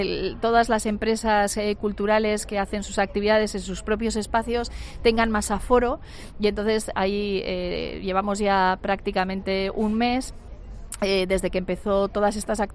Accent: Basque Country, Spain; si por algo somos conocidos los vascos, somos por la gastronomía y Álava no podía ser menos

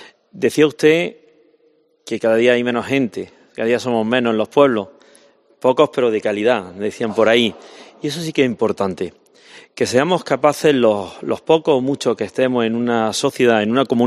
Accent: Montillana, Andalusia, Spain; porque mi padre, siendo cazador de conejos, que es lo que en mi tierra hay, pertenecía en mi pueblo, Montillana, pues al cuartel de aquí.

